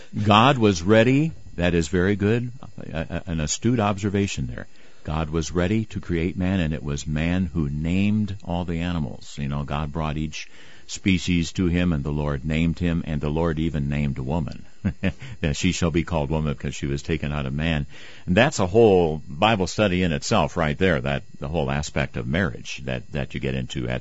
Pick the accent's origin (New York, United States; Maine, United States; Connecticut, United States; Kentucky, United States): Kentucky, United States; I grew up in Kentucky. Crawfish was popular. We called them crawdads.